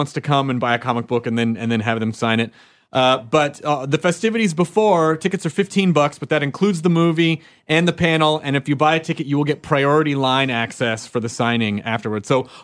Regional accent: Kentucky, United States; born there; I was born in Kentucky.

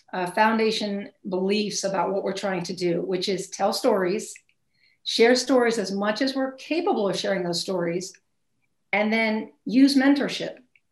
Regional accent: Maine, United States; I actually qualify as an author, which really does make me happy since I'm from Maine and Maine author sounds kind of cool.

